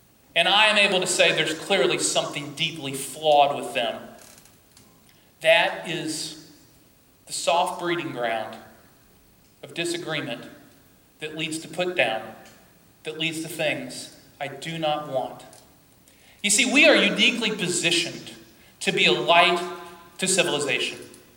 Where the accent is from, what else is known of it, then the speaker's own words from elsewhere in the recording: United States; It hurts me as a Christian, it hurts me as an American